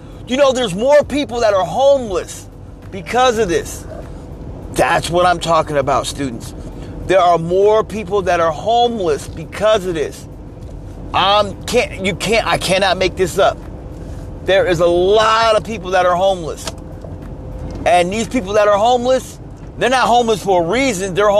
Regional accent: Kansas City, Missouri, United States; There's Kansas City, Kansas, and Kansas City, Missouri. I'm from the Missouri side.

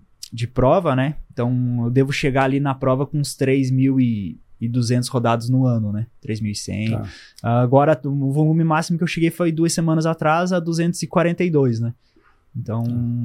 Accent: Caçador, Santa Catarina, Brazil; born there; now in Senador Amaral, Brazil; Porque eu sempre vivi em cidades com altimetria muito, muito grande. Então, Caçador, lá onde eu nasci, também era assim, e aonde eu tô morando, Senador Amaral também.

